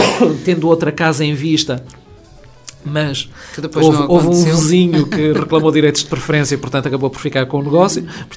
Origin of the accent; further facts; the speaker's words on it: Lisbon, Portugal; eu sempre fui menino da cidade. Eu nasci em Lisboa e sempre vivi em contexto mais urbano